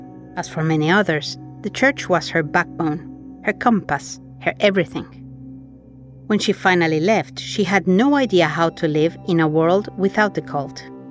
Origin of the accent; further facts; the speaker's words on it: Mexico; I was raised in Mexico, in a high-control Catholic group